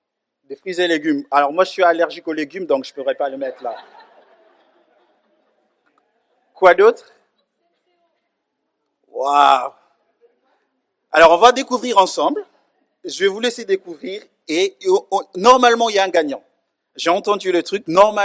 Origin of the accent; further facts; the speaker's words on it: Kinshasa, DR Congo; je viens du Grand Congo, mais pas du vrai Congo. Donc, vous avez compris ou pas? Donc, je suis congolais de Kinshasa